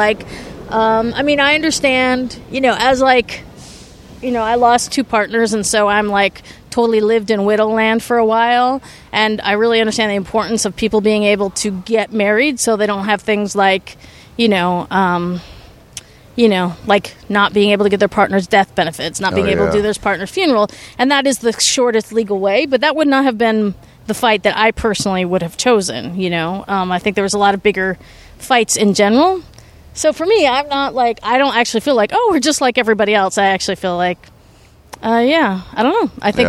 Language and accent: English; Wisconsin, United States; I mean, I grew up in a rural area.